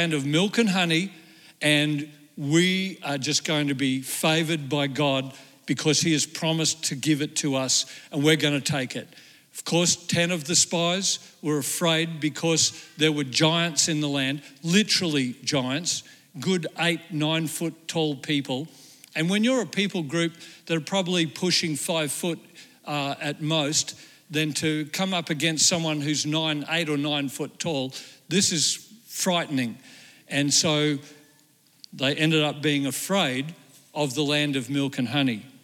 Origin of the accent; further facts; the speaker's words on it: Australia; you're kind of like wondering as an Australian, are they going to let us in?